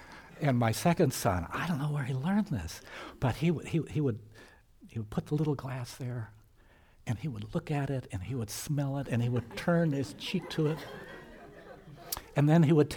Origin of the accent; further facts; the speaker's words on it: Houston, Texas, United States; For the first 16 years of my life, I grew up in Houston, Texas.